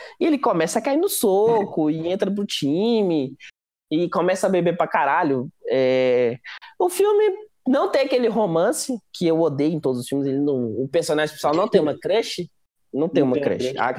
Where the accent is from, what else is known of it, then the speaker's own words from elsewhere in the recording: Belo Horizonte, Minas Gerais, Brazil; eu sou de BH e tal